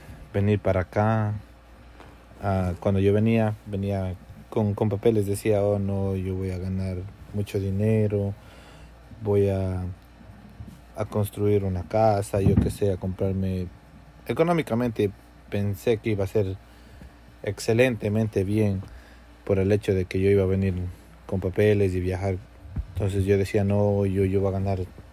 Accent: Gualaceo, Azuay, Ecuador; moved away; Ecuador, a la provincia de La Suay, Gualaceo.

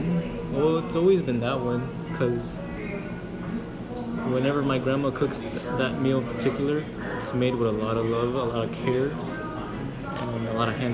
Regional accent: Brooklyn, New York, United States; I grew up in Brooklyn, New York, around the Midwood and Bensonhurst area.

